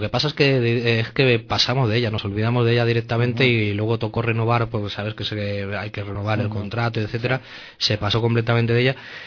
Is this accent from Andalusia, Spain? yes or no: no; Madrid, Community of Madrid, Spain; O sea, es que somos de Madrid. El problema es que somos de Madrid